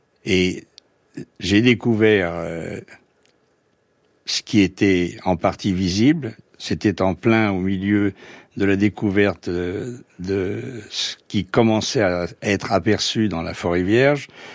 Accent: Paris, Île-de-France, France; Moi je suis parisien, je venais de cette culture occidentale et centralisée à Paris d'une certaine façon

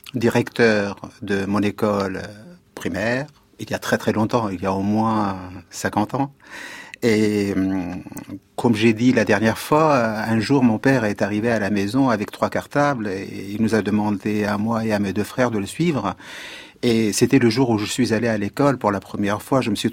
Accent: Kurdo, Al-Hasakah Governorate, Syria; born there; je suis né dans un tout petit village qui s'appelle Kurdo, qui est à 13 kilomètres de la ville d'Amouda, parce qu'Amouda est considérée quand même comme une ville quand même assez importante en Syrie, ou comme on dit maintenant aussi le Kurdistan de Syrie.

